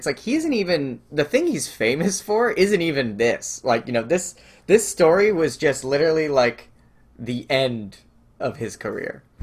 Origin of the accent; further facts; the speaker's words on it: United States; it's like I grew up in America, right?